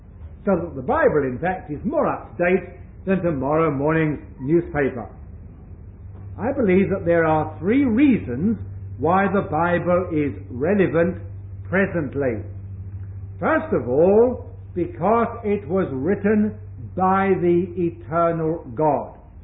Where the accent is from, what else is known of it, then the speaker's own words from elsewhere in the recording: England, United Kingdom; also born or lived in Hong Kong; now in Australia; I have spent some considerable amount of my time in Hong Kong. I was born and brought up in England. I have spent some 6 years or more now in Australia. I have spent shorter periods of time in New Zealand and some other countries.